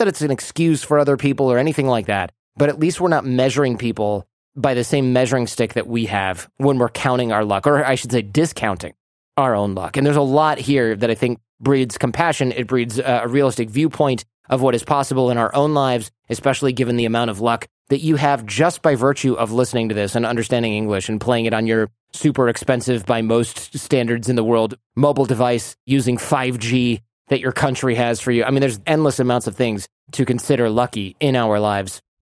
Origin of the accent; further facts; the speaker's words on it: United States; born there; I'm so lucky I was born in the United States, for example.